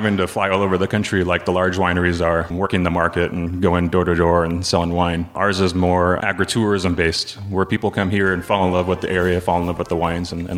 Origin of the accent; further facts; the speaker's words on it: California, United States; I went to UC Davis. I grew up in the Bay Area. My wife and my in-laws who own the winery are from Davis.